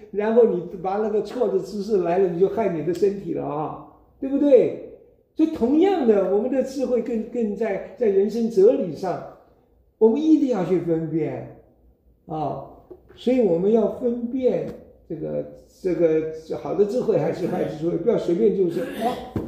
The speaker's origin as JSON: {"language": "Chinese", "country": "China", "said": "我们中国人也讲啊"}